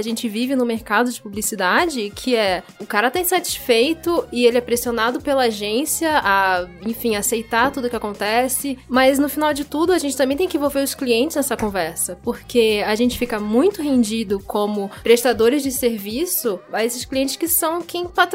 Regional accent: Rio de Janeiro, Brazil; Eu não sou de São Paulo, eu sou do Rio.

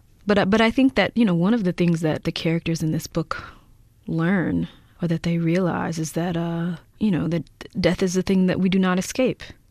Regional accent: Mississippi, United States; when I was growing up in Mississippi, I knew about Parchman Prison.

